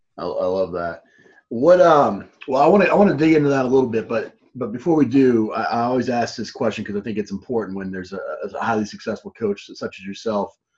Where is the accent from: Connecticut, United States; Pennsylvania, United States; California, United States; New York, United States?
Pennsylvania, United States; Philadelphia; born there; I think I told you this, but I was born in Philly.